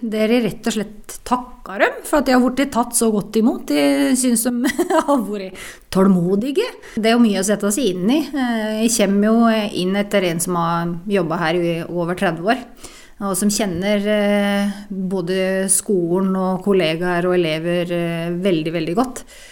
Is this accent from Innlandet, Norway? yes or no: yes; Ringebu, Innlandet, Norway; Jeg kommer fra Gudbrandsdalen, Ringby i Gudbrandsdalen, født og oppvokset der.